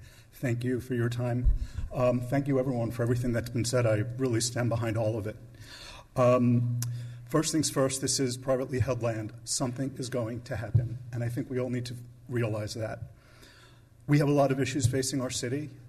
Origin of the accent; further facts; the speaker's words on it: New York, United States; I'm a New Yorker, if it's not obvious in my speaking.